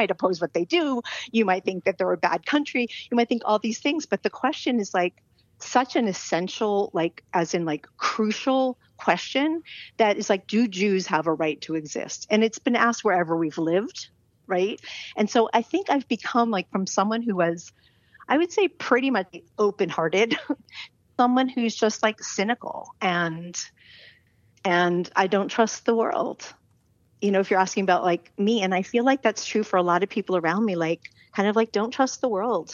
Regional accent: United States; now in Israel; You know, I'm American and Israeli, right? So I kind of like am in both worlds.

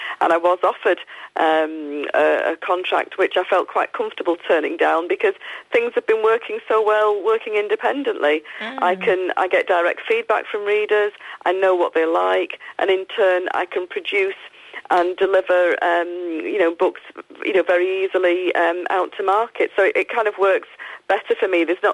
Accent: Salford, North West England, United Kingdom; Well, I was born in Salford and grew up there. My family members are still there.

